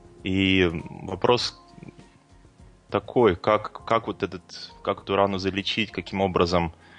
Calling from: Switzerland; я звоню из Швейцарии.

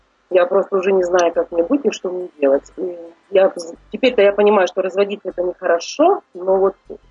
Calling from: Germany; Да, я из Германии.

